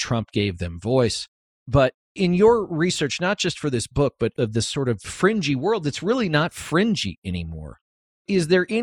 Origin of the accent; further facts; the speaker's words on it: Utah, United States; there was a story as we're recording this of my home state of Utah here